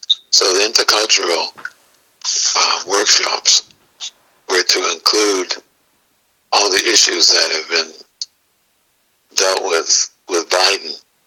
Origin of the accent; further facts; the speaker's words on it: Massachusetts, United States; Oh, I grew up outside of Boston.